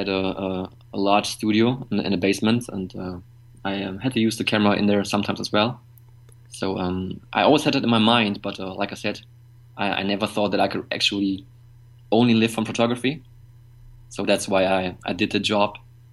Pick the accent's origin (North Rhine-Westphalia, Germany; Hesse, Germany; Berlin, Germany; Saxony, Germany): North Rhine-Westphalia, Germany; English is a second language; big cities are Dortmund and Düsseldorf, which some of you might know. So, but I don't think that my hometown is actually quite known in the world.